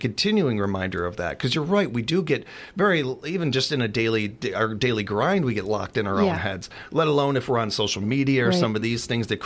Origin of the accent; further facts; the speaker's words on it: Chicago, Illinois, United States; now in Wisconsin Rapids, United States; Where I grew up in South Chicago